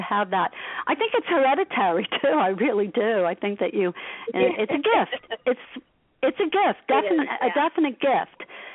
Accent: Asbury Park, New Jersey, United States; But I grew up in New Jersey as well. I grew up in Asbury Park.

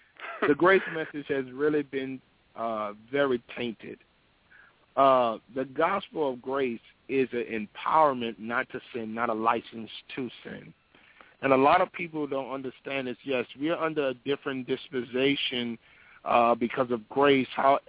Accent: New Orleans, Louisiana, United States; I grew up in New Orleans, and this was the style that we grew our hair in the form of dreadlocks.

